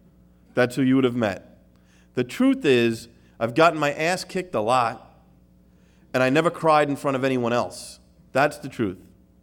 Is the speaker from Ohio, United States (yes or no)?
no; New York, United States; I grew up in New York.